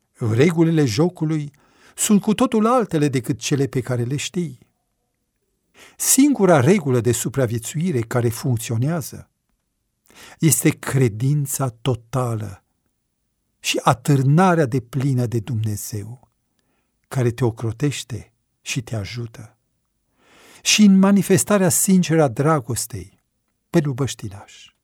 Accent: Mediaș, Sibiu County, Romania; Am crescut în Mediaș, într-o familie în care credința și compasiunea erau la ele acasă.

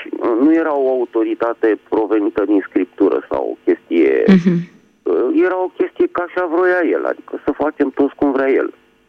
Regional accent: Bucharest, Romania; din București

